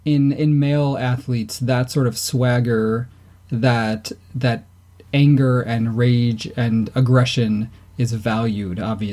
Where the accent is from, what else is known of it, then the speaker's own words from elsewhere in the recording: United States; As an American, I think I see clearly that those things are linked pretty closely.